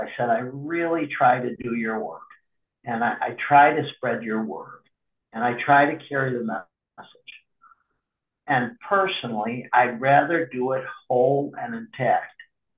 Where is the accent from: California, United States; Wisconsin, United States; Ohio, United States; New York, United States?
Ohio, United States; Youngstown; there was a meeting right in my hometown in Youngstown at 10 a.m.